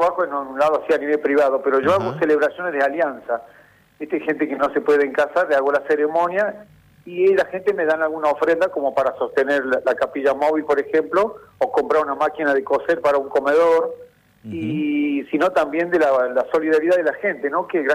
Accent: Salta, Argentina; Yo soy de Salta y en este momento estoy en Salta porque me vine acá a hacer la misión.

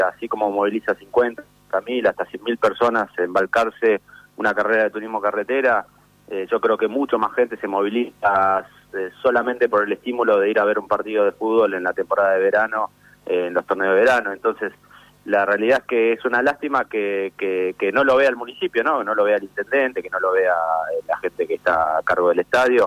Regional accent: Buenos Aires Province, Argentina; si bien no soy marplatense, pero coincido en la visión como bonaerense de que para nosotros como bonaerenses

